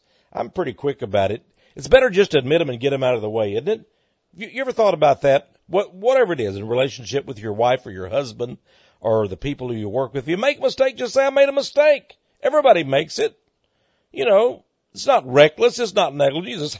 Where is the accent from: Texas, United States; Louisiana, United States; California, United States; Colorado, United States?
Texas, United States; No, everybody here, because I'm from Texas